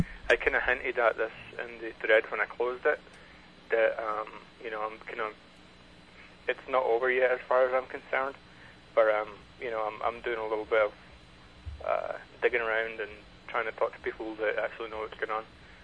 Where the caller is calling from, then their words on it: Denver, Colorado, United States; Metro Denver, Colorado.